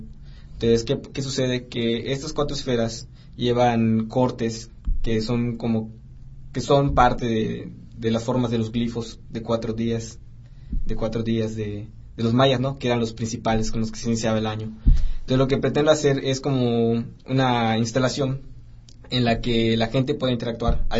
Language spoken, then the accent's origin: Spanish; Yucatán, Mexico; yo soy de aquí del estado, soy yucateco